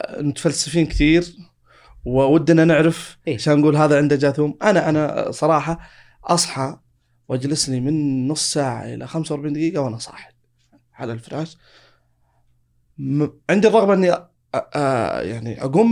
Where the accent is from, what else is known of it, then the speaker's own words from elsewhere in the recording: Saudi Arabia; نسبه المدخنين عندنا في السعوديه